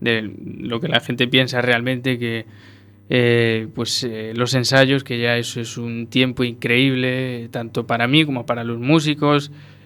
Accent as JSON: {"language": "Spanish", "town": "Lugo", "region": "Galicia", "country": "Spain", "said": "fue en mi tierra, en Lugo"}